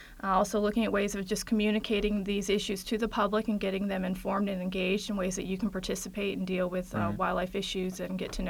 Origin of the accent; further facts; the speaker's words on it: Chantilly, Virginia, United States; Well, I'm a Fairfax County native. I was born and raised here in Chantilly, and where I attended Chantilly High School.